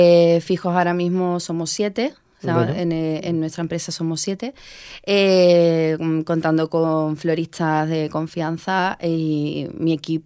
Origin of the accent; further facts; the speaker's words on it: San Sebastián, Basque Country, Spain; born there; porque nací en San Sebastián